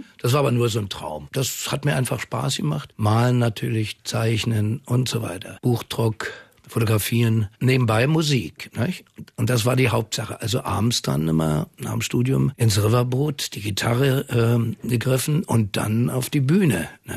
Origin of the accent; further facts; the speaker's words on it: Berlin, Germany; In Neukölln geboren, bin ich am Karl-Marx-Platz groß geworden.